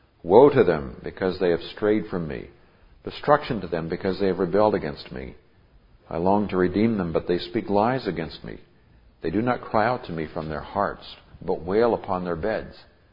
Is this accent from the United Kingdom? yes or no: no; Nigeria; I grew up in Nigeria. My parents are missionaries there.